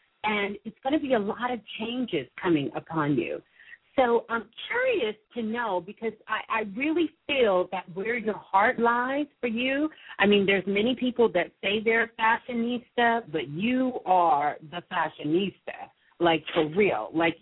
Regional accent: Brooklyn, New York, United States; I'm from Brooklyn. I'm from Brooklyn, Brooklyn.

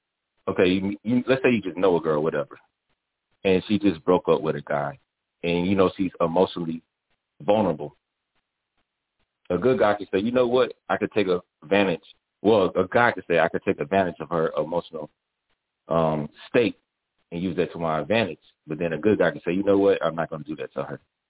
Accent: the South, United States; now in New York, United States; Yes, I'm in New York, and I come from the South.

